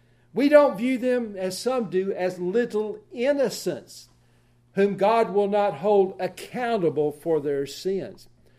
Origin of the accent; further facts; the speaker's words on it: Arkansas, United States; Of course, I'm from Arkansas. I was going to college in Mississippi State, near the Alabama border.